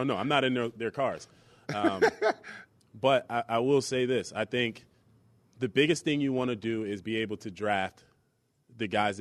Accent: Orchard Park, New York, United States; Let me tell you, I love my hometown

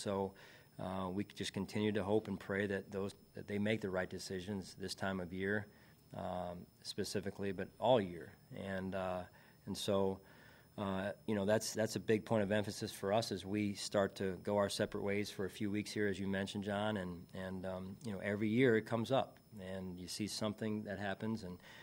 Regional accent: Philadelphia, Pennsylvania, United States; And you grow up around those voices, and he's one of the ones I grew up around in Philadelphia.

